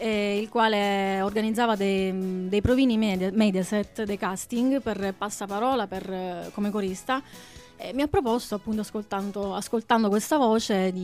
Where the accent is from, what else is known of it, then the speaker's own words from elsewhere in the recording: Portopalo, Sicily, Italy; Innanzitutto sono siciliana, siciliana doc